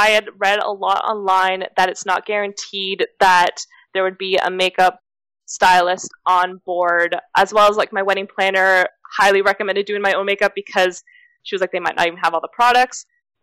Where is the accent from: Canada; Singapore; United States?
Canada; I'm from Canada, so traveling all the way to Florida with this giant dress was a pain